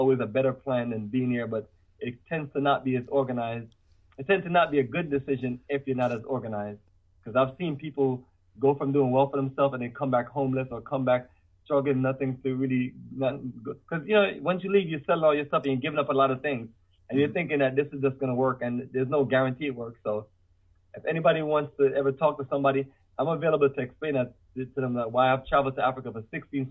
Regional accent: Jamaica; I'm from Jamaica, and every once in a while I go back and check out certain beautiful parts of Jamaica

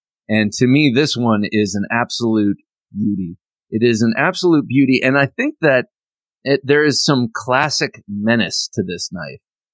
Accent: Ohio, United States; I'm from the Buckeye State originally, Ohio. I had to get it.

